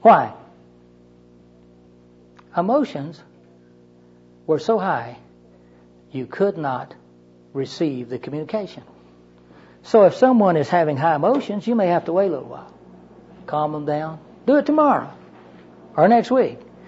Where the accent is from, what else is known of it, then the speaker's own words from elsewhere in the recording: Maine, United States; Even if I'd have told you I'm from Maine, would you have believed that?